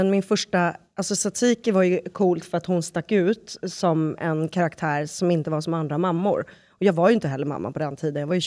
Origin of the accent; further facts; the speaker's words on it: Sweden; born there; Men jag är född i Sverige. Men jag har liksom inte på svenskt blod i mig, om man säger så.